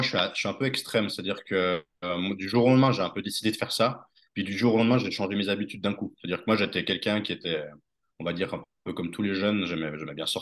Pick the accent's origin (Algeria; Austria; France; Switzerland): Switzerland; Je suis né en Suisse, donc je vis en Suisse. Après j'ai beaucoup voyagé, mais je suis toujours resté en Suisse.